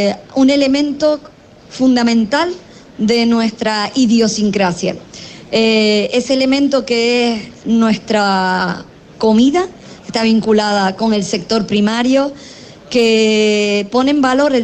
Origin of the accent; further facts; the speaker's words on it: Canary Islands, Spain; Para nosotros como tinerfeños y tinerfeñas.